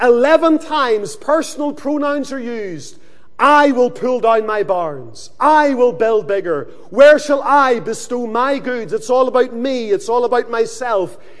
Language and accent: English; Lisburn, Northern Ireland, United Kingdom; Whenever I was a little boy growing up in Lisburn, my father was friendly with a certain individual